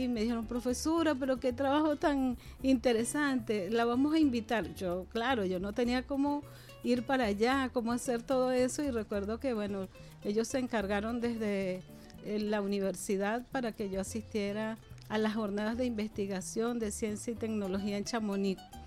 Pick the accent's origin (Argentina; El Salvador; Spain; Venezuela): Venezuela; Sanare, Lara; yo vengo de Sanar, Estado Lara, uh-huh. Hija de un padre campesino, agricultor. Bueno, nací y crecí viendo las siembras, viendo cómo mi papá cultivaba, bueno, de todo lo que se siembra en el campo.